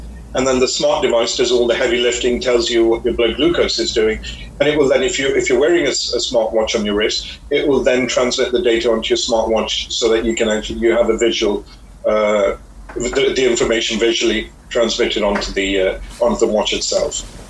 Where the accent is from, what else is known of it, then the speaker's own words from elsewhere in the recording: Birmingham, West Midlands, United Kingdom; I remember listening to … in that time, and I really related to it, growing up in Birmingham at that time.